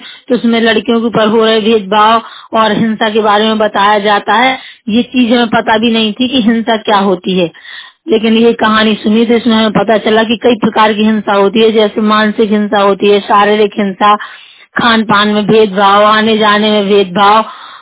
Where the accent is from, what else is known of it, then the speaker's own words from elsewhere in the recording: Mahua, Bihar, India; मैं महुआ जिला से हूँ